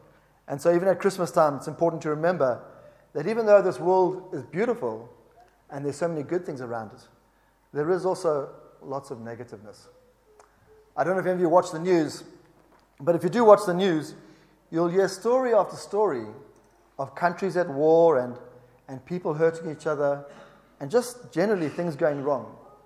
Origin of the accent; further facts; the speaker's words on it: South Africa; born there; also born or lived in Abu Dhabi; You may hear from my accent that I'm a little bit different. I was born in South Africa, and for many years I thought South Africa was the most beautiful country in the world.